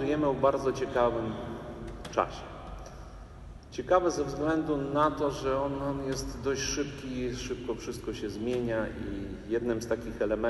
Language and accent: Polish; Chortkiv, Ternopil Oblast, Ukraine; accent: eastern; Moja matka Polka, ojciec Ukrainiec. Urodziłem się w takim miasteczku Czortków. To jest Tarnopolski obwód, to były Kresy Wschodnie, polskie.